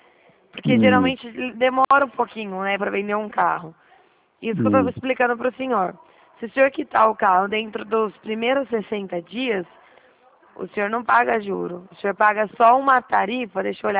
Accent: Dracena, São Paulo, Brazil; Eu estava meio desconfiado, que eu não sou daí da cidade, né? Que eu sou aqui de Dracena.

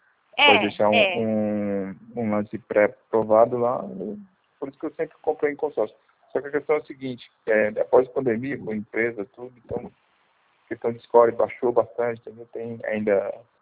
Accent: Santos, São Paulo, Brazil; now in Curitiba, Brazil; Não, eu sou de Santos, moro em Curitiba.

